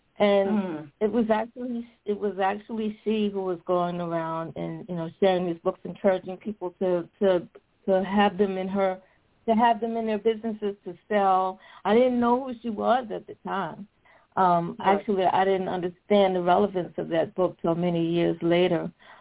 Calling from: Richmond, Virginia, United States; I'm calling from Richmond, Virginia.

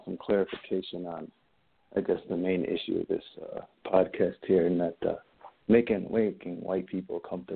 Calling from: Cleveland, Ohio, United States; Hey, Scott. … I'm calling from the Cleveland area.

